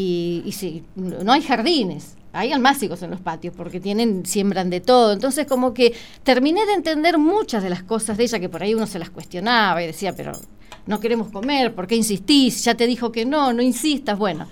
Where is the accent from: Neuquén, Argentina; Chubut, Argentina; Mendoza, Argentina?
Neuquén, Argentina; Zapala; also born or lived in Buenos Aires; Yo nací en Buenos Aires y me vine acá a Zapala muy chiquita, 10 años tenía cuando llegué a Zapala. En realidad vine por 3 meses y acá estoy.